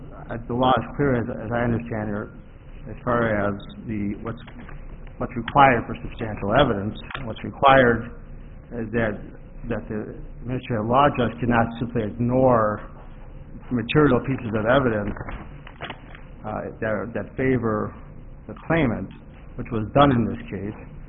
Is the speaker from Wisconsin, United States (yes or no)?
yes; Milwaukee, Wisconsin, United States; I'm from Milwaukee, Wisconsin.